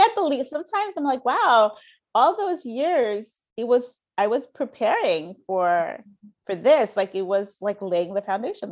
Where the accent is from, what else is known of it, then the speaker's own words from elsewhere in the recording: Haiti; also born or lived in New York, United States; And then I grew up in, I was born here in New York, but then my family moved to Haiti